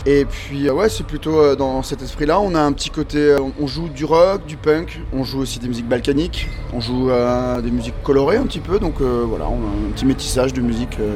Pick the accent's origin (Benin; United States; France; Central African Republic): France; Rennes, Brittany; nous on vient de Rennes, donc en Bretagne, le milieu rennais et breton